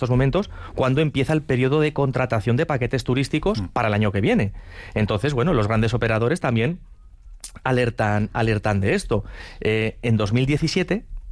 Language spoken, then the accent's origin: Spanish; Spain; también nos afecta a nosotros como españoles